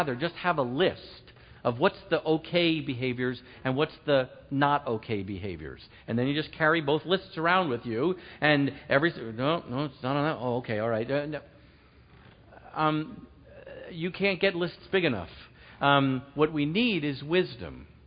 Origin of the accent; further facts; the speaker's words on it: New York, United States; Okay, I'm from New York and I'm Jewish. Which means I just don't know what subtle is, okay?